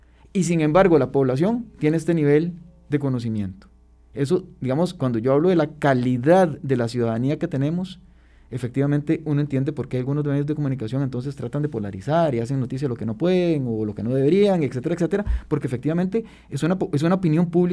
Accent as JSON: {"language": "Spanish", "country": "Costa Rica", "said": "Como buena población costarricense"}